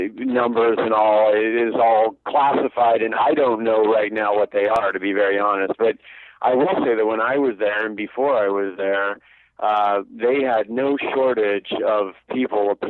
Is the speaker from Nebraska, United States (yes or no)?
no; Seattle, Washington, United States; also born or lived in Utah; I was born in Utah, then quickly moved to the Seattle area when my dad got a job at Boeing out of college.